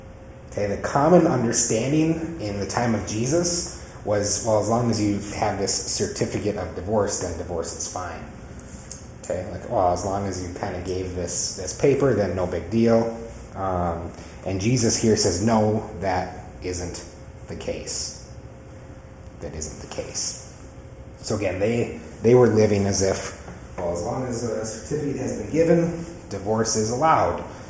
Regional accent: United States; now in Philippines; Interesting being an American here in the Philippines

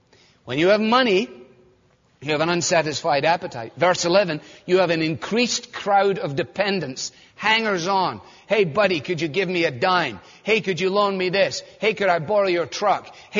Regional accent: Scotland, United Kingdom; As a Scot, last of the big spenders, put the quarter

